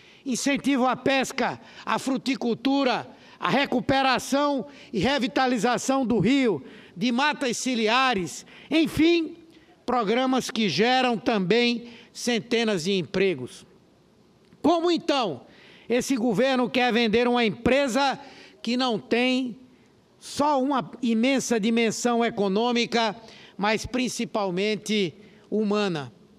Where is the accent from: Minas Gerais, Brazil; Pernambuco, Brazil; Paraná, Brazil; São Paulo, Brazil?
Pernambuco, Brazil; E eu, como pernambucano, estou aqui envergonhado